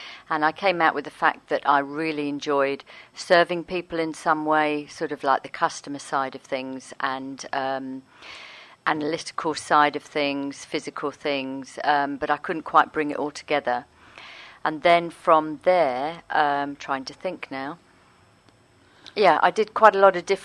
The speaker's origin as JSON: {"language": "English", "country": "Gibraltar", "said": "I'm from Gibraltar originally, so I went to Gib and parts of Spain to begin with."}